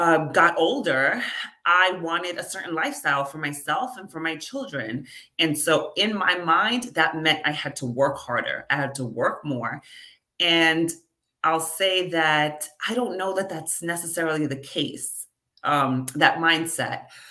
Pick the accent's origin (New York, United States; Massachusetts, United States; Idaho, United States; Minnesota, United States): New York, United States; I guess appropriate because I'm from New York, but okay, I didn't know what that meant.